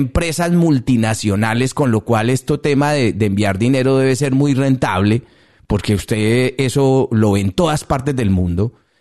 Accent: Colombia; de nosotros como migrantes colombianos, pero sin ninguna repercusión a nivel interno en Colombia.

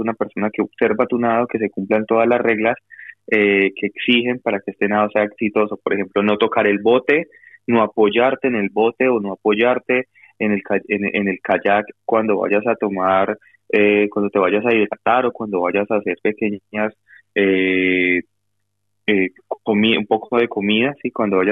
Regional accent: Colombia; now in United States; Yo tuve que salir de Colombia, yo estoy asilado aquí en Estados Unidos por muchos problemas políticos que tuve en mi país

